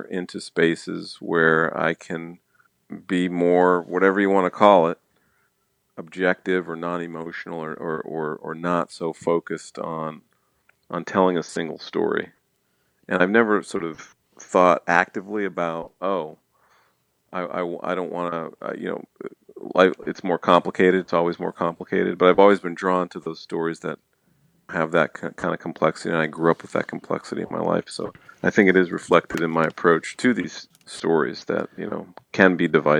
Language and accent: English; Ohio, United States; born there; my birth father was Black, and I was born in Ohio in 1968.